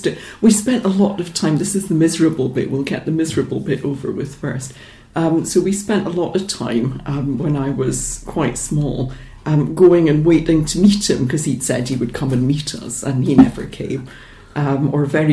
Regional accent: Edinburgh, Scotland, United Kingdom; born there; So, I was born in Edinburgh, and that was in 1964

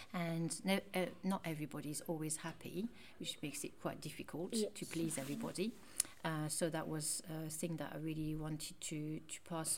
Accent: France; Yes, I was born in France, the northeast of France, a long time ago.

